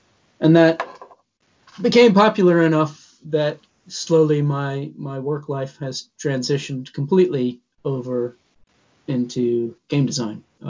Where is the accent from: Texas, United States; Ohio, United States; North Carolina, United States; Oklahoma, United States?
North Carolina, United States; now in United Kingdom; So I am American, North Carolinian, who's now living in Britain, right on the English coast.